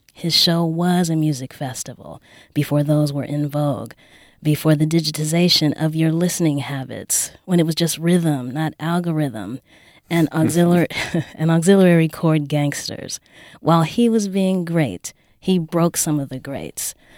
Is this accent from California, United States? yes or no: yes; Los Angeles, California, United States; also born or lived in Waco, Texas / Washington, D.C.; I was raised in Los Angeles. I was baptized in Waco, Texas, but I was schooled in Chocolate City.